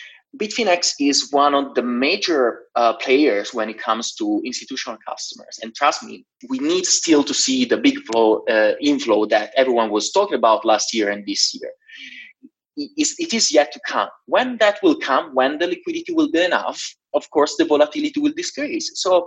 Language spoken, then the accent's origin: English; Genoa, Liguria, Italy; moved away as an adult; now in London, United Kingdom; start working for a military project of telecommunications in my hometown in Genoa, in Italy.